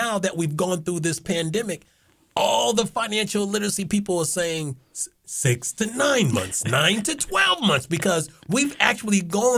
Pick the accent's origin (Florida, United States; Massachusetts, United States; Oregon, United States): Massachusetts, United States; Boston; I am a financial literacy teacher at a high school on the North Shore. I am originally from Boston, and I'm just happy to be here.